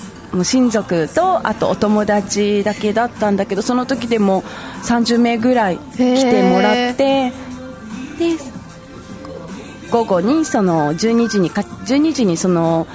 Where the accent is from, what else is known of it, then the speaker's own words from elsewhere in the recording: Okinawa, Japan; 私は地元沖縄 で主人は、本土の出身 で結婚式はやっぱり地元の沖縄、私の地元沖縄で挙げたんですけど